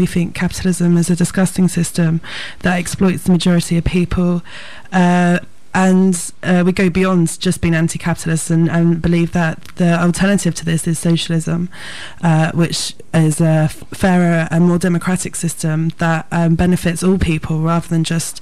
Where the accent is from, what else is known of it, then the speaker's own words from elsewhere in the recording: East of England, United Kingdom; now in Bristol, United Kingdom; I'm actually originally from Suffolk, but I've moved to Bristol now.